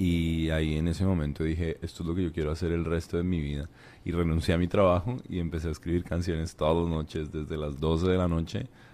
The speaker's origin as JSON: {"language": "Spanish", "region": "Bogotá", "country": "Colombia", "tie": "born or raised there", "also_born_or_lived": "Cartagena", "said": "en la ciudad donde vivía. Super. Que era Bogotá. Mis viejos se mudaron a Bogotá cuando yo era muy niño."}